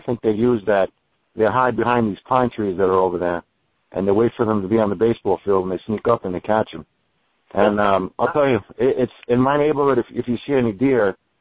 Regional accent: New York, United States; I'm from New York, and I live, you know, less than 100 miles from New York City.

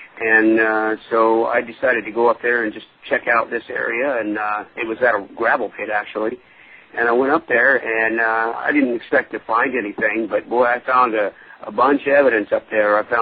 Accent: Salem, Oregon, United States; I'm from Salem, Oregon.

